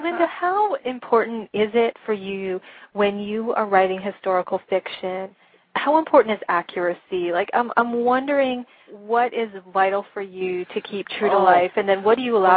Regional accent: Canada; but I'm from Canada.

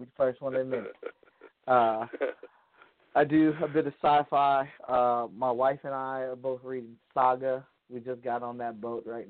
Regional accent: Cleveland, Ohio, United States; now in Columbus, United States; I am from Cleveland and I live currently in Columbus.

